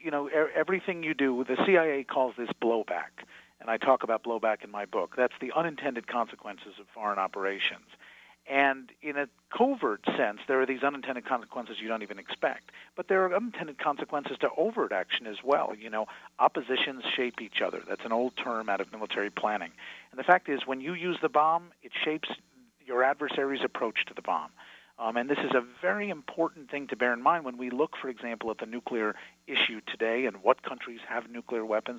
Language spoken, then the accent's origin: English; United States; and I say this as an American Jewish person